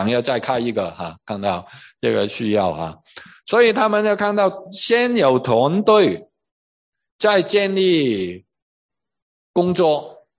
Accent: Guangdong, China; 所以巴西我们我们广东人

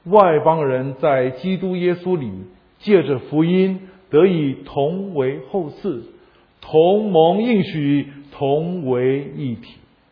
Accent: China; 我们中国人对死亡也常说这是个睡眠

